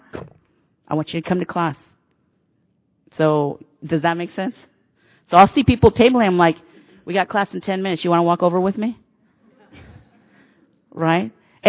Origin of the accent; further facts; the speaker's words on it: San Jose, California, United States; And I grew up in Eastside San Jose, and so as I progressed through my education and found myself in Berkeley, that was both shocking, right?